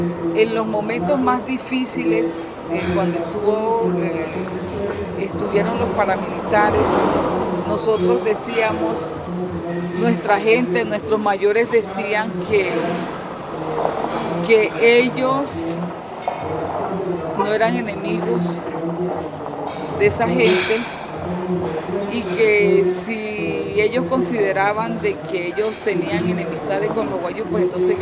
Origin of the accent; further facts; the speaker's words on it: La Guajira, Colombia; El pueblo wayú tiene un territorio semidesértico